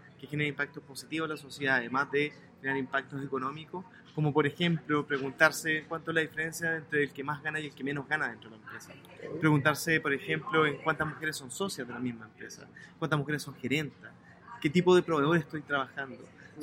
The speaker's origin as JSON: {"language": "Spanish", "country": "Chile", "said": "un chileno que lleva más de 10 años trabajando"}